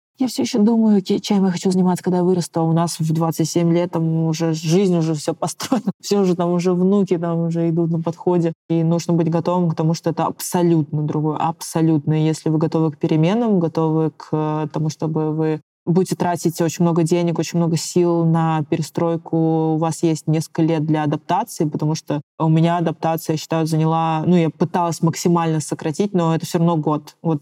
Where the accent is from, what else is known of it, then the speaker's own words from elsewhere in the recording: Kamchatka Krai, Russia; also born or lived in Saint Petersburg / Moscow; now in London, United Kingdom; я все-таки росла не в Бурятии, я росла на Камчатке, я очень много лет жила в Петербурге и в Москве.